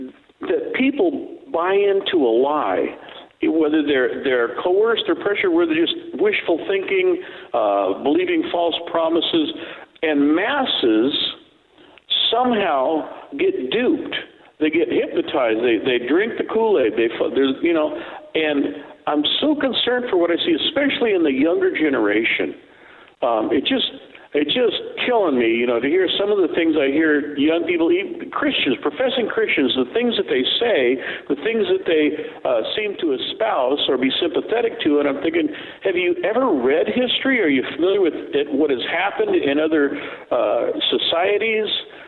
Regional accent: California, United States; And in your state, I say your state, it's my home state, but where you live is a state of confusion

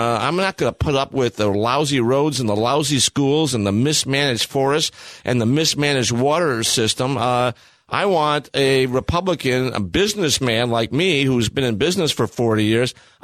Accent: Illinois, United States; Reagan, you know, it's been celebrated that I'm from Illinois.

